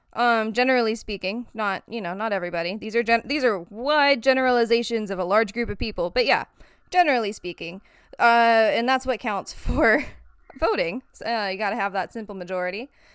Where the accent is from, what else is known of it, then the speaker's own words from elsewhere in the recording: Georgia, United States; moved away as an adult; now in Oregon, United States; So actually, what's really interesting about this is I'm born and raised in Georgia, right? And I moved out to Oregon last year.